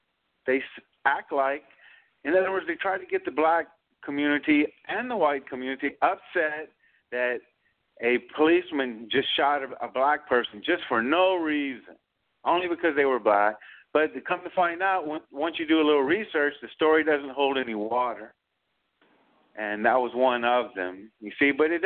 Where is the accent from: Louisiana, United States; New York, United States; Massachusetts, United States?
Louisiana, United States; I'm a Cajun from South Louisiana